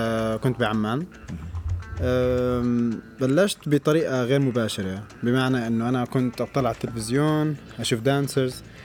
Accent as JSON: {"language": "Arabic", "country": "Syria", "said": "من الأردن أنا سوري."}